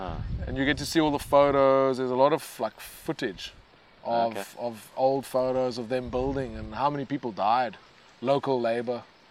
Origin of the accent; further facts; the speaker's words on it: Taiwan; English is a second language; yeah, well, I come from Taiwan, nothing ever happens.